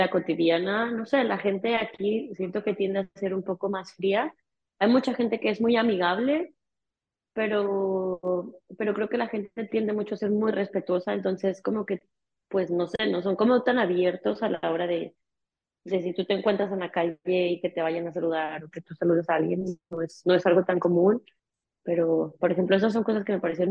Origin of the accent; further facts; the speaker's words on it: Mexico; Porque yo soy de México.